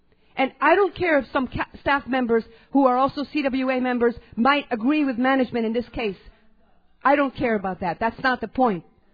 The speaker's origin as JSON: {"language": "English", "town": "New York City", "region": "New York", "country": "United States", "tie": "born or raised there", "said": "the thousands of listeners of New York City, my hometown, by the way."}